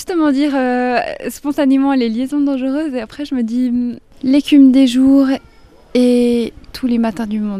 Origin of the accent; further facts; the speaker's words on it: Bassecourt, Jura, Switzerland; je suis écrivaine et je suis jurassienne de Bressecourt avec des origines françaises et coréennes.